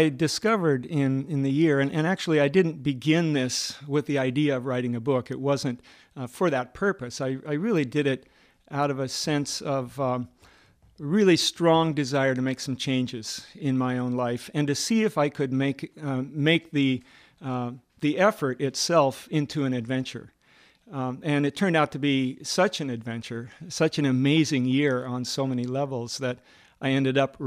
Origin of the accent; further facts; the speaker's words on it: Washington, United States; the terrain that I grew up in around Puget Sound